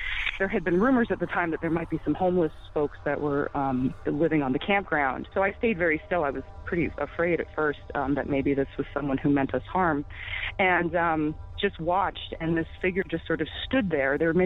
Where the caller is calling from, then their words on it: Massachusetts, United States; Hi, I'm calling from Massachusetts.